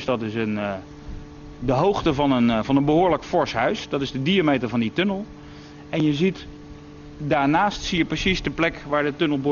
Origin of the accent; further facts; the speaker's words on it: Netherlands; En dat hebben wij ook als Nederlanders hebben we dat uitgevonden.